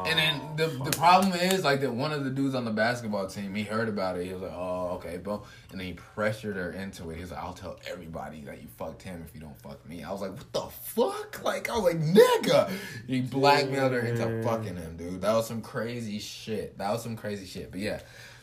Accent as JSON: {"language": "English", "country": "Zimbabwe", "also_born_or_lived": "Michigan, United States", "moved": "yes", "lives_now": "United States", "said": "I'm from Zimbabwe. Originally, that's where I was born. Came to America, went to Michigan, lived in Michigan for about 5 years."}